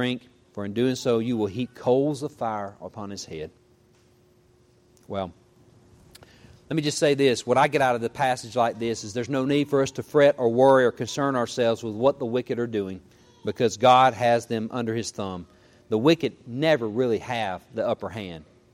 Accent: Mississippi, United States; Not very smart, but you know what I know. I was from Mississippi. I'd never really seen this.

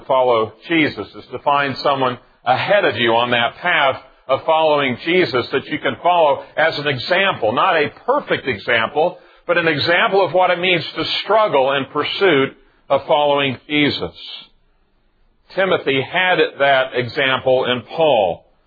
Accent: Tulsa, Oklahoma, United States; Those are all things I have been trained to do growing up in Tulsa, Oklahoma, where we're not unfamiliar with severe storms.

